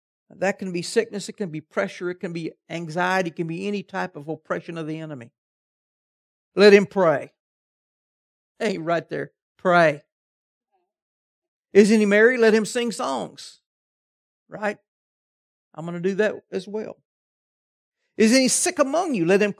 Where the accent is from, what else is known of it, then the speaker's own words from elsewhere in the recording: Tennessee, United States; I'm from Tennessee, but God moved me to Kentucky, and even though I'm in the wrong state, I'm still content.